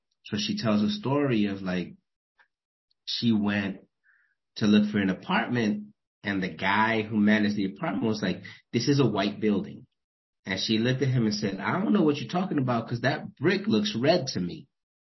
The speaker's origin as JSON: {"language": "English", "town": "New York City", "region": "New York", "country": "United States", "tie": "born or raised there", "said": "So growing up in the Bronx was a mixture of like this beautiful independence"}